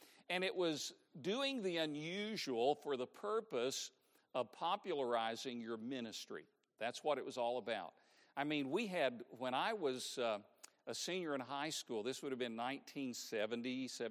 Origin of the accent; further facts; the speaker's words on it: Tennessee, United States; Now, I grew up in Tennessee. I will honestly say I never handled snakes. We never had them in our church services. We were Baptists. We were not Pentecostals. But near where I went to high school, Rogersville, Tennessee